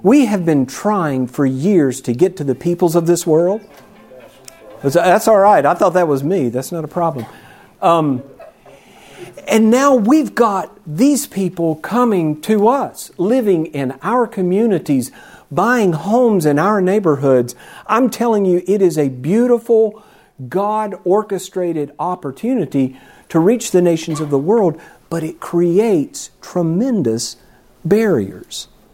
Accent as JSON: {"language": "English", "town": "Chester", "region": "South Carolina", "country": "United States", "tie": "born or raised there", "said": "Now, when I was growing up in Chester, South Carolina, probably like when you were growing up, wherever you grew up, people of different faiths were the Methodists and the Presbyterians, right? I mean, Chester, South Carolina, we didn't even have Catholics."}